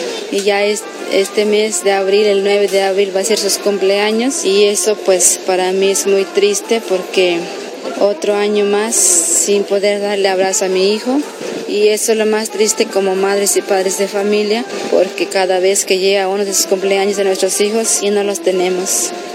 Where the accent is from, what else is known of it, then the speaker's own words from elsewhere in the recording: Guerrero, Mexico; estoy en mi pueblo, al Piecancingo de las Montañas, municipio de Ocotzinco Guerrero. … Estoy en mi casa